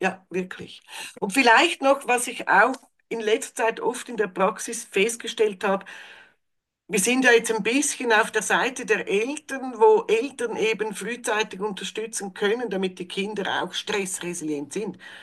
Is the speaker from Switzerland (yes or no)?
yes; Switzerland; bei uns in der Schweiz sagt man Zvieri, irgendwas kleines, gesundes Essen